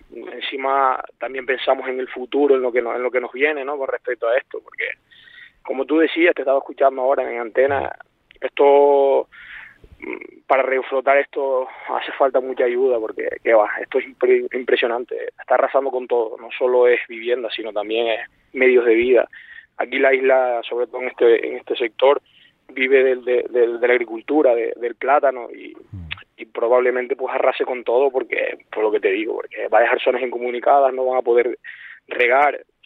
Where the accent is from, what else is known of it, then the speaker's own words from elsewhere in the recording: La Palma, Canary Islands, Spain; Sí, yo soy de la Palma, concretamente del lado donde está el volcán ahora mismo activo, en la zona oeste de la isla.